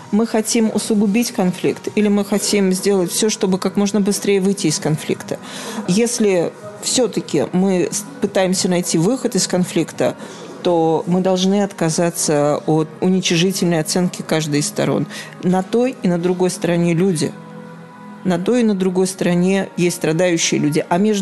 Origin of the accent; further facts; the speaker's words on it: Ukraine; born there; для многих из нас она родина, в том числе я, например, родилась в Украине. Очень много моих родных до сих пор живут в городе Запорожье.